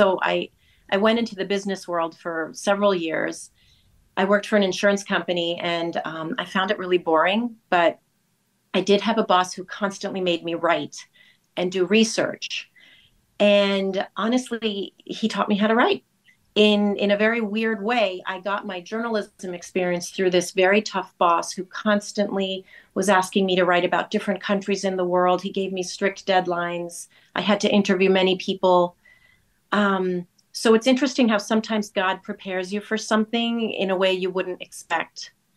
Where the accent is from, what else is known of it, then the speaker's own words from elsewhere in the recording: New York, United States; Sure. I grew up in New York. And I was always Catholic. My parents raised me Catholic. I went to Catholic school from K through 12.